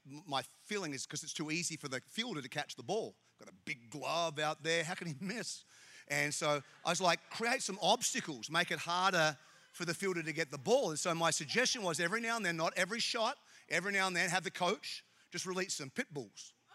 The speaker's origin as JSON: {"language": "English", "country": "Australia", "lives_now": "United States", "said": "Now, I'm an Australian, you know, Chinese Australian, but I'm an Australian. And I live in America"}